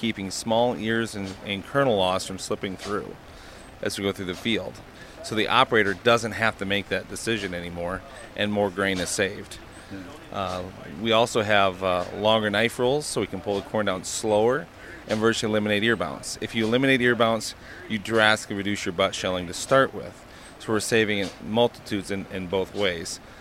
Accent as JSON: {"language": "English", "town": "Fenton", "region": "Iowa", "country": "United States", "said": "I'm from Fenton, Iowa, up at North Central Iowa."}